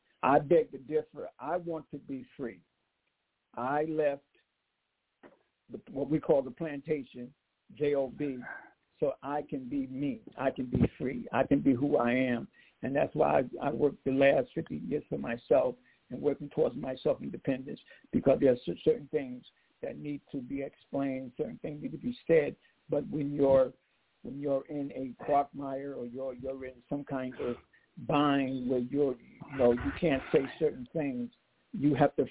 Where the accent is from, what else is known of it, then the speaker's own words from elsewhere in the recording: South Carolina, United States; You know, I came from Third Floor, South Carolina. If I couldn't see above that cotton and them sugar cane and them watermelon, I would still be there.